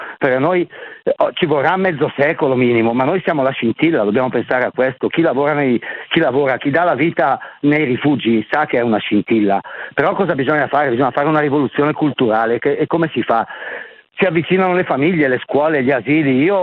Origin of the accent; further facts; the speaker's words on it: Lovere, Lombardy, Italy; io sono di Lovere sul lago di Seo, in provincia di Bergamo.